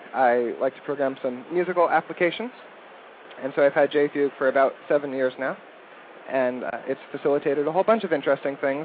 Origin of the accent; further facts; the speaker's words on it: Boston, Massachusetts, United States; Well, I'm also from the Boston area.